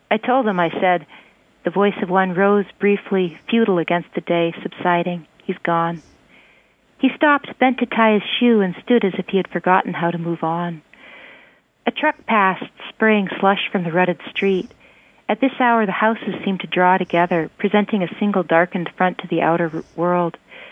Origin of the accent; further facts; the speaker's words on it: Fairbanks, Alaska, United States; I was born in Alaska on a homestead outside Fairbanks, which was pretty remote in those days.